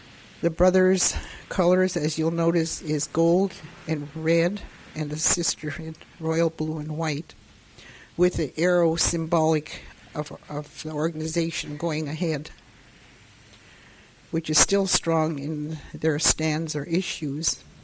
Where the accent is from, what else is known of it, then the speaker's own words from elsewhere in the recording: Metlakatla, Alaska, United States; also born or lived in Ketchikan; I'm Tlingit, Eagle Halibut Beaver, Nehudi of Cape Fox. I'm a tribal sister to Joe's father. I was born in Ketchikan at home and raised my father's country, Metlakatla, Simchan of the Wolf Clan.